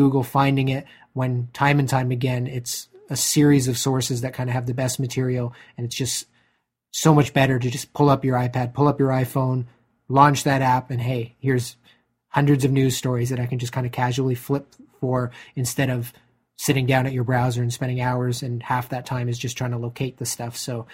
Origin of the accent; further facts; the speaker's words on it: Canada; Some just allow you to, hey, no, I'm into tech and I'm from Canada, and they kind of tailor it for you